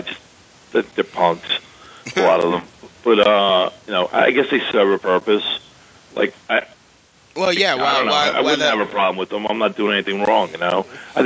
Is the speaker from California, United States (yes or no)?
no; Long Island, New York, United States; I grew up on Long Island, but, I, you know, always as a kid, like, you know, when I was 14, 15, 16, coming into the city all the time